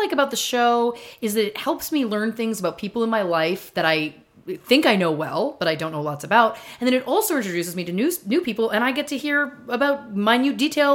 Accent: Canada; I'm Canadian. We celebrate Thanksgiving in October.

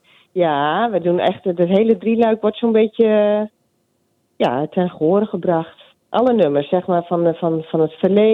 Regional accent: Dedemsvaart, Overijssel, Netherlands; Nee, ik ben opgegroeid in Dedemsvaart.

